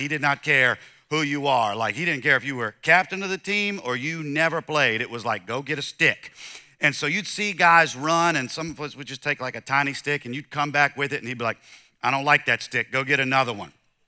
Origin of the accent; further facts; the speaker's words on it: the South, United States; And I'm from the South, and so it's like 95 degrees outside with 1,005 humidity, just ridiculous.